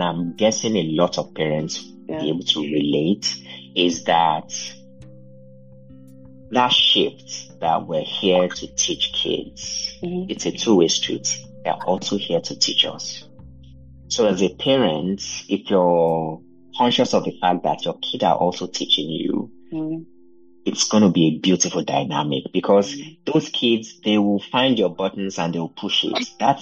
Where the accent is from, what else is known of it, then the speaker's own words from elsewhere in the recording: Nigeria; now in United States; how things were when I grew up in Nigeria. The fruits are delicious. They're not like the fruits I get up here in Minnesota